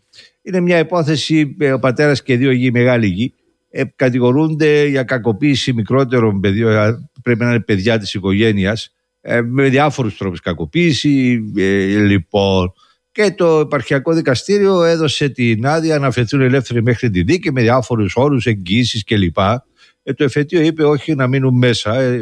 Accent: Limassol District, Cyprus; στο χωριό μου η αλήθεια είναι ότι από την Επταγόνια στην Καπνού

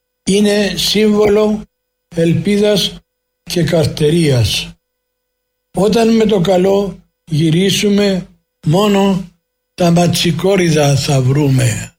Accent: Famagusta, Famagusta District, Cyprus; now in Limassol, Cyprus; Όταν έγινε η εισβολή, φύγαμε από την Αμόκοστο και ήλθαμε στη Λεμεσό.

